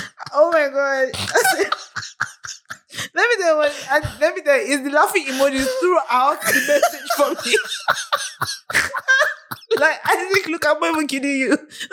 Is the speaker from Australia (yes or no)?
no; Lagos, Nigeria; I'm from Lagos. I can't serve in Lagos and I don't want to leave the Southwest.